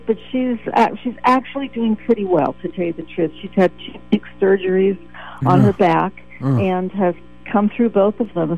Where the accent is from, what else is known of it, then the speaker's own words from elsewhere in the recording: Mountain View, California, United States; I grew up in Mountain View, California, and I had a very small nuclear family